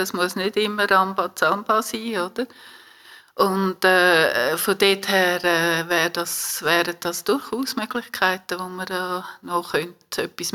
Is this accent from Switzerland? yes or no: yes; Switzerland; bei uns in der Schweiz sowieso, weil wir so eng aufeinander sind